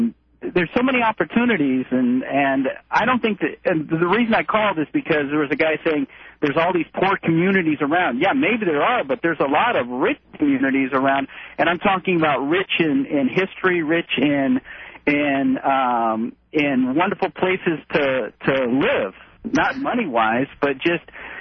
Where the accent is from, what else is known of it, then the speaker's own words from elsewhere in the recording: California, United States; now in Sacramento, United States; I was raised in the Bay Area.